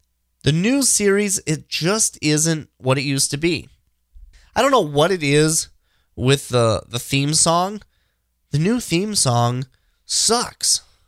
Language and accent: English; Minnesota, United States; I am a Minnesotan, born and raised here in the Twin Cities area. Still live here.